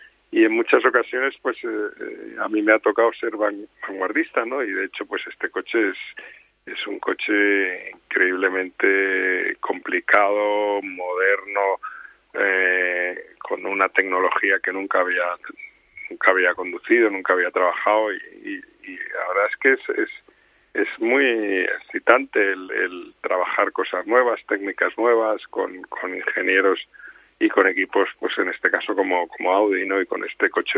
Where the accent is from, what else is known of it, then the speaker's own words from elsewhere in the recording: Madrid, Community of Madrid, Spain; como madrileño estaré encantado.